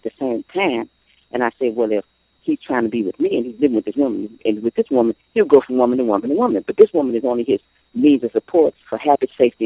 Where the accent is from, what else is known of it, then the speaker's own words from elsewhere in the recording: Illinois, United States; Yes, I can hear you. I'm from Illinois.